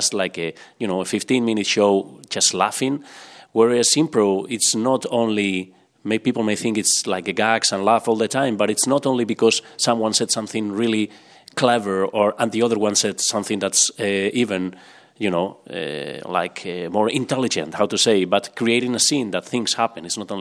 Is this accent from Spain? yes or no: yes; Spain; for me, that I come from Spain